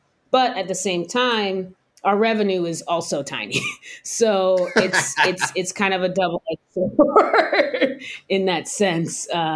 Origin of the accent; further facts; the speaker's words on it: New York, United States; born there; also born or lived in New Jersey / Dallas, United States / Baltimore, United States; I was born in New York, and we lived in New Jersey. We lived in Dallas, Texas for a while. I went to high school in Baltimore.